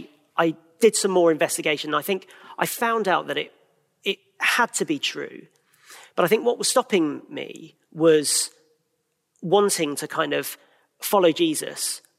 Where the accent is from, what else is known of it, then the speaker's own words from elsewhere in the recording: South East England, United Kingdom; So I grew up in Kent, and I lived with my parents and my older siblings.